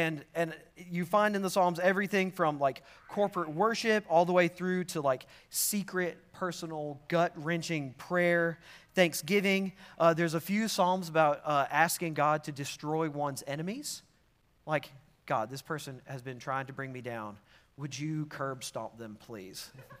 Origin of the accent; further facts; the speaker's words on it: United States; I'm still from Franklin County.